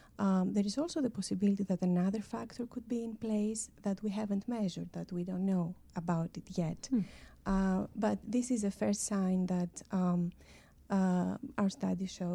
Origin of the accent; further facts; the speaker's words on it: Greece; English is a second language; Yes, yes, I come from Greece.